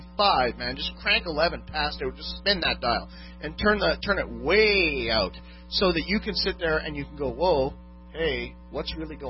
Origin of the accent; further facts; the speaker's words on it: Canada; Oh, wait. I'm Canadian.